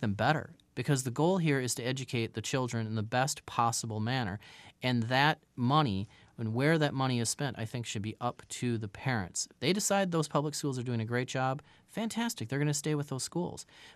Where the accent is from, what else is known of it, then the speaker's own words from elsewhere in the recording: Abbotsford, British Columbia, Canada; I'm very proud of my hometown and very proud of my school that I graduated from